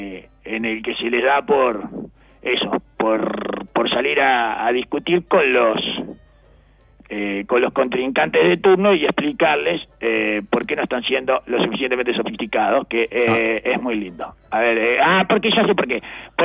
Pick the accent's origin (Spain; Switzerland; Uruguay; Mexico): Uruguay; Yo me crié acá en la Suiza del Sur, digamos, ¿no?